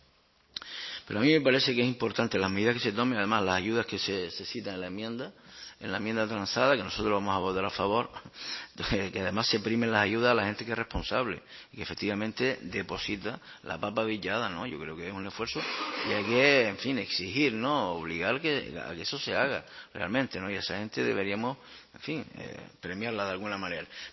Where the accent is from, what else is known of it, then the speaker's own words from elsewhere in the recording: Telde, Canary Islands, Spain; yo procedo de las cumbres de Telde en Gran Canaria y también Santa Lucía de Tirajana, pero en las cumbres de Telde, en mi familia que vivía en un conjunto de cuevas, ahora viven mis primos ahí en las cuevas, donde vivían mis abuelos, mis padres